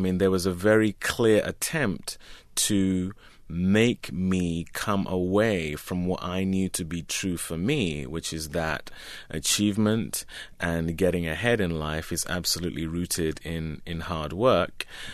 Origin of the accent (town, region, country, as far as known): London, United Kingdom; born or raised there